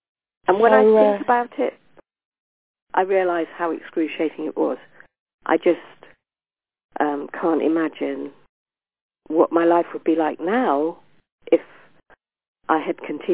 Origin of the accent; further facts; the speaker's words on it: Yorkshire and the Humber, United Kingdom; from North Yorkshire, and I'm an artist by profession. I'm a grandma of seven